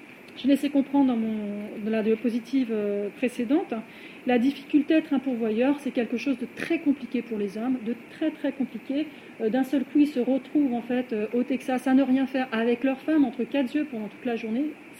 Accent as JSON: {"language": "French", "country": "France", "said": "Nous, on en mesure assez difficilement l'importance en tant que Française"}